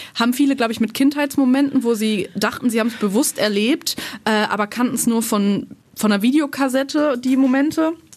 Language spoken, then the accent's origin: German; North Rhine-Westphalia, Germany; ich komme ja aus Münsterland, deswegen da ist auch nur Aldi Nord angesagt.